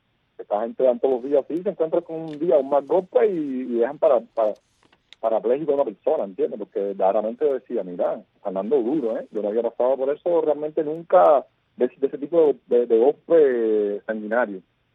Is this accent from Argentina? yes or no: no; Cuba; soy un ciudadano cubano